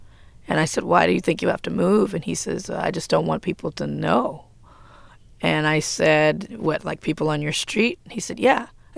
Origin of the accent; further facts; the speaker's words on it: Compton, California, United States; Only what I knew as a teenager growing up in Compton. I was on the West Coast at the same time that these boys were on the East Coast in Harlem.